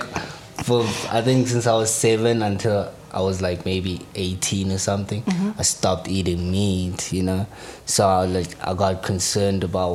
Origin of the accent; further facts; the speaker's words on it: Kagiso, Gauteng, South Africa; I'm from Kagiso, which is in the west rand of Joburg, I think. Yeah, that's where I'm from. Mm-hmm. I was born there. Yeah, and then I've been around a bit, but mainly I grew up there.